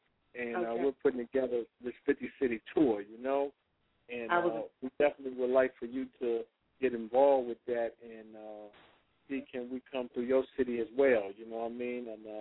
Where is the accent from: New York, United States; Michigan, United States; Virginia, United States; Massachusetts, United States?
Michigan, United States; Detroit; I'm from Detroit. We was raised up on Motown, you know.